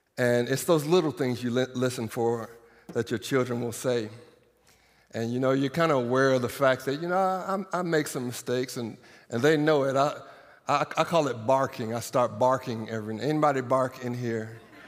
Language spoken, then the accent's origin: English; Iowa, United States; I'm from Iowa. I'm glad to be from Iowa.